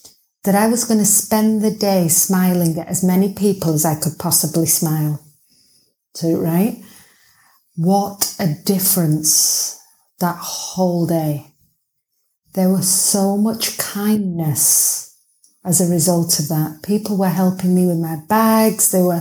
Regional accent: Manchester, North West England, United Kingdom; I'm not from London. I'm like from the north of England, Manchester, where we all say hello and it's very friendly.

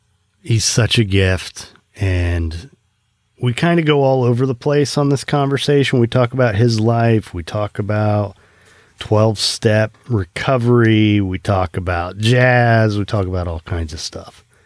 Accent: Indiana, United States; now in West Palm Beach, United States; I grew up in Indiana, so, you know, I came to the facility here in West Palm Beach, where I've been ever since.

